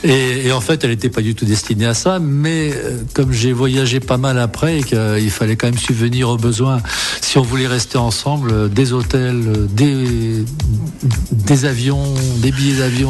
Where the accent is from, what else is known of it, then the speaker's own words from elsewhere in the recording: Avallon, Bourgogne-Franche-Comté, France; De Lyon, je suis d'Avallon.